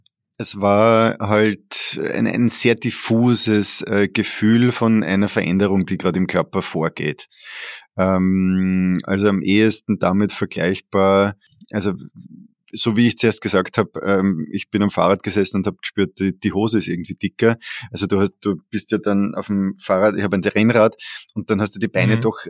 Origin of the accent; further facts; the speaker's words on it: Lower Austria, Austria; now in Vienna, Austria; Wie du schon gesagt hast, ich bin Wiener. Die längste Zeit meines Lebens habe ich in Wien verbracht. Bin aber im südlichen Niederösterreich aufgewachsen, also so Nähe der Alpen.